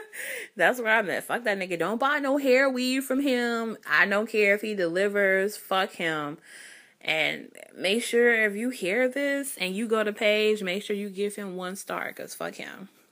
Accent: Chicago, Illinois, United States; And he's from Chicago. I'm from Chicago.

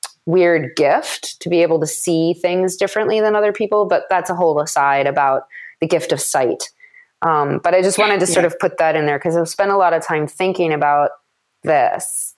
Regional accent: Madison, Wisconsin, United States; So I grew up in the Midwest and was basically full grown at 11.

